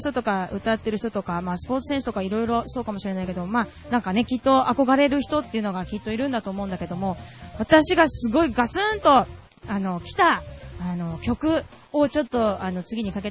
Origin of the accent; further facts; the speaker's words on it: Chiba, Japan; うちの実家、千葉なんですけど、千葉の私の実家に2年ぐらい